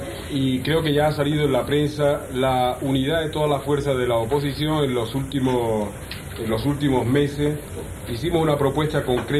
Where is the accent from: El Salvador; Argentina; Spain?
Spain; Andalusia; Porque yo soy andaluz y muchas veces lo digo